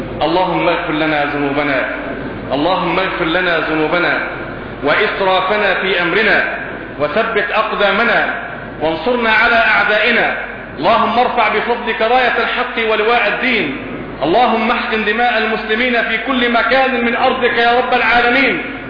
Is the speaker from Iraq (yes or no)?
no; Egypt; فين كرامتنا اللي استعترت كمصريين في اخر لقطات